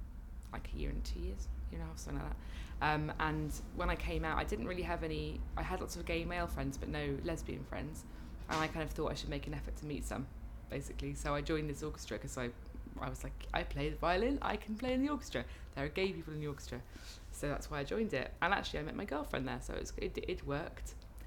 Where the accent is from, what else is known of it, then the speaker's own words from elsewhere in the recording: London, United Kingdom; I grew up in London, in West Hampstead, which is northwest London, kind of near Kilburn, in my parents' house, and they still live there.